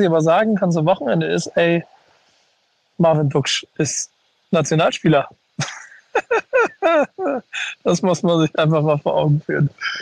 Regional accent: Bremen, Germany; als Bremer

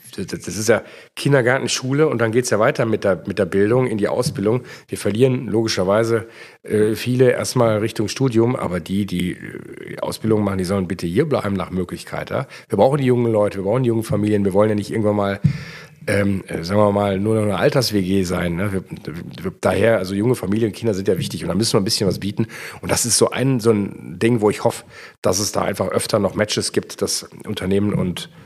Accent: Kevelaer, North Rhine-Westphalia, Germany; Mich reizt tatsächlich, in Keveler zu arbeiten und was für meine Heimatstadt zu tun.

